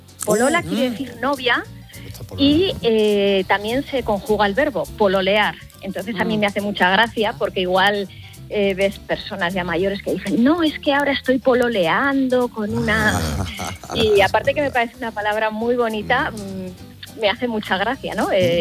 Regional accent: Spain; now in Chile; Pues mira, yo soy española y estoy viviendo en Chile.

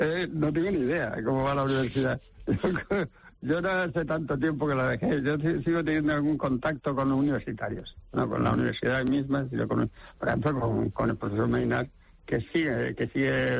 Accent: Gáldar, Canary Islands, Spain; Y esta vez lo voy a pintar en mi pueblo, que es Galdar. No lo voy a pintar en el pueblo de... Ese sí que es mi pueblo

